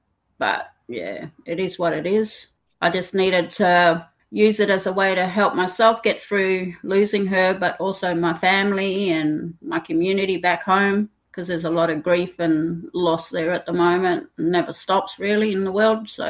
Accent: Roebourne, Western Australia, Australia; I'm from Roeburn in the Pilbara.

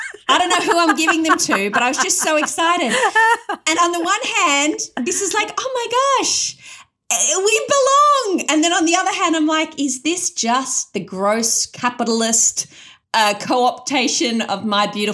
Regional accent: Australia; What makes sense to me as an Australian Muslim? What does an Australian Ramadan look like?

